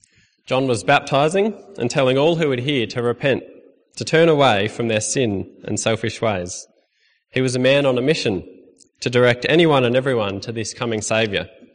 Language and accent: English; Bendigo, Victoria, Australia; also born or lived in New South Wales; I was born in New South Wales. I grew up in Bendigo and then trekked off to Melbourne to study podiatry.